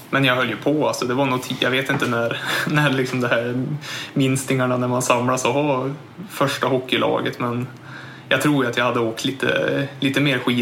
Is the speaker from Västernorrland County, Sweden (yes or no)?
yes; Bredby, Västernorrland County, Sweden; Jo, jag kommer ju från Bredby, några mil utanför Örnsköldsvik.